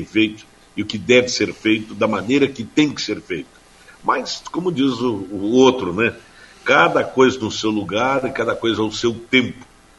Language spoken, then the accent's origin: Portuguese; Nonoai, Rio Grande do Sul, Brazil; Até porque eu sou natural do Rio Grande do Sul, sou natural de Nonoai, nasci aí em Nonoai